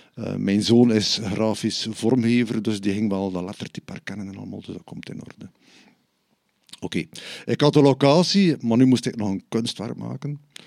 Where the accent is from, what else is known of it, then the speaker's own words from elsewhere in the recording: Bruges, Flanders, Belgium; Dus ik denk, ik ben van Brugge en in Brugge heb je wel wat museums